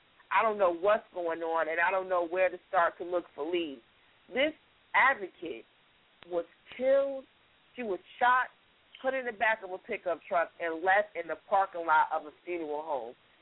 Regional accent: New Jersey, United States; now in Seattle, United States; I moved all the way on the West Coast. I moved all the way from New Jersey to Seattle, Washington, man.

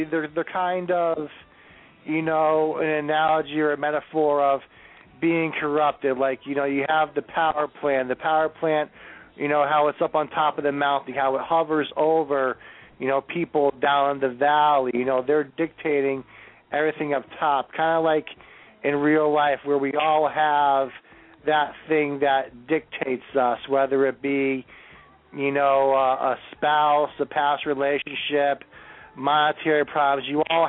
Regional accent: New England, United States; As I told you before, I'm from New England, so we like versatile people.

